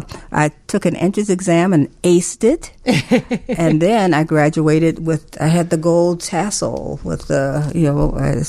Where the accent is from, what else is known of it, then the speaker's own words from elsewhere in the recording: Chicago, Illinois, United States; Well, I grew up in the area of what we call Bronzeville now. When I was growing up, it was called Grand Boulevard. It was basically African-American community, but everybody lived there.